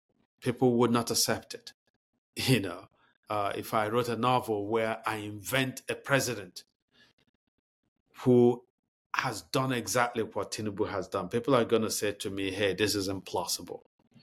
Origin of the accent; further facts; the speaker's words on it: Nigeria; For me, as a Nigerian, when you have a country governed by a president